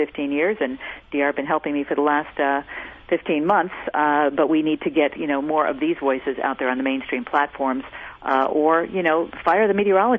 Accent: California, United States; I grew up here in the Bay Area, and I've never seen such a warm April or May.

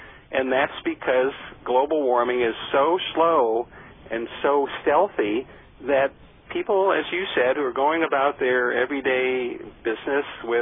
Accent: Ohio, United States; I chuckle a little bit because I've changed so much since the days I grew up in Ohio

